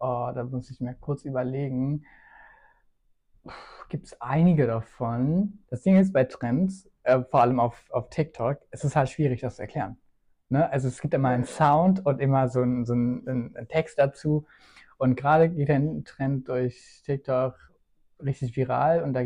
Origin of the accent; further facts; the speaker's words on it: Wiesbaden, Hesse, Germany; ich bin 21 Jahre alt, ich komme aus Wiesbaden